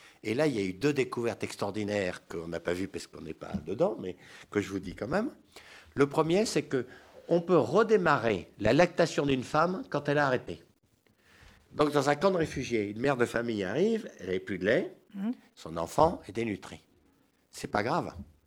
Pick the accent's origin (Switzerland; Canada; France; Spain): France; On pourrait même dire ça chez nous, en France.